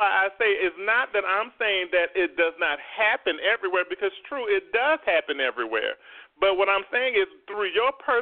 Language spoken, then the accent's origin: English; New Orleans, Louisiana, United States; now in Georgia, United States; I'm a black man that grew up in the South. I grew up in New Orleans just like you did for the most part.